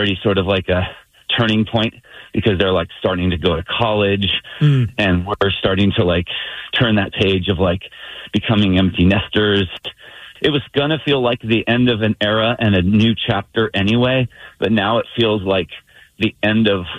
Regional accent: Santa Barbara, California, United States; I can remember exactly where I grew up in Santa Barbara.

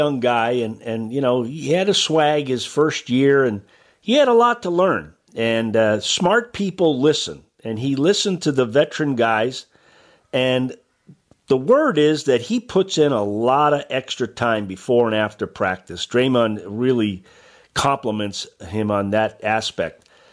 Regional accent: Massachusetts, United States; Oh, heck yeah. I grew up in Massachusetts. I mean, I'm a Bobby Orr and Esposito guy.

